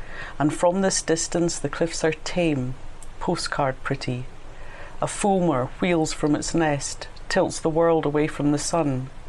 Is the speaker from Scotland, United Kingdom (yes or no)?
yes; Glasgow, Scotland, United Kingdom; now in Orkney, United Kingdom; I'm not native-born Orcadian. I was born in Glasgow, and my idea of landscape when I was growing up, it was, you know, the high mountains, Ben Lomond, and the west coast of Scotland.